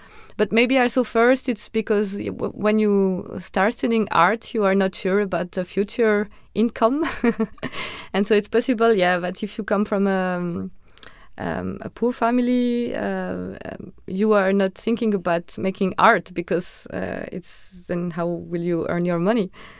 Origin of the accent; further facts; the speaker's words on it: France; English is a second language; So I'm from France, so people are not really racist against French people.